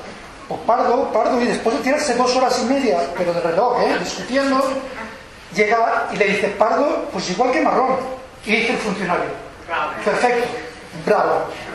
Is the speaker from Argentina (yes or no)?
no; Spain; Me siento español profundamente